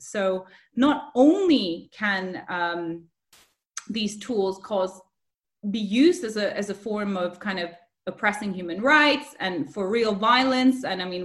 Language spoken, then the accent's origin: English; Nepal; also born or lived in India; I grew up in South Asia, I grew up in Nepal and India